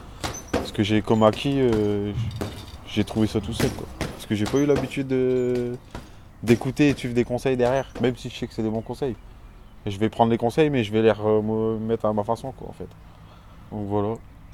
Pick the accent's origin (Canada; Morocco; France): France; Verquin, Hauts-de-France; j'ai 29 ans, je viens de Verquin et je suis conducteur d'engin.